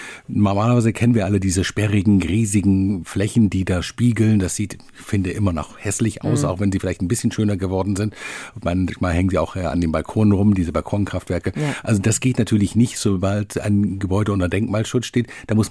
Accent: Hamburg, Germany; Also ein bisschen was haben wir von dieser EM auch als Hamburger.

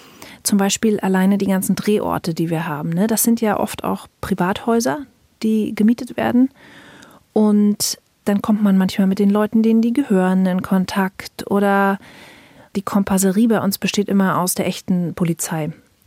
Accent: Jena, Thuringia, Germany; born there; Weil ich bin ja in Jena geboren und Jena ist einfach auch eine viel, viel kleinere Stadt.

